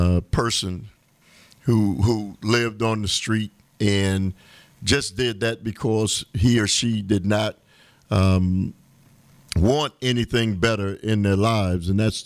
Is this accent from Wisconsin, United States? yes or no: yes; Milwaukee, Wisconsin, United States; especially here in the state of Wisconsin, and especially in my hometown, the city of Milwaukee.